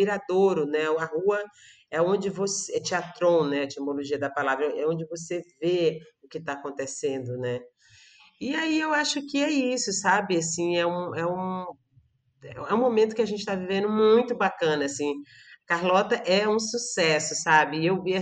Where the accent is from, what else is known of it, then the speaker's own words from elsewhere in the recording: Piauí, Brazil; Eu sou do Piauí.